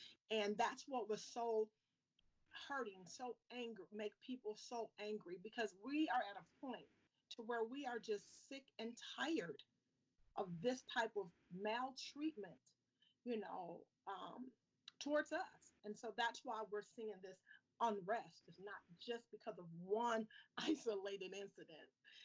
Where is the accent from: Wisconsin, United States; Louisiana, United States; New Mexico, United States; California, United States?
Wisconsin, United States; Racine; as a young Black child growing up in Racine and growing up in the school system where the only history that we were taught was white history